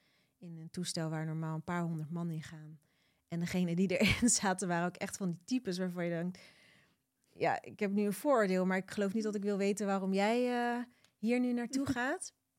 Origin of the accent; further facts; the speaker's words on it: Rotterdam, South Holland, Netherlands; Maar ja, ik kwam gewoon uit Rotterdam.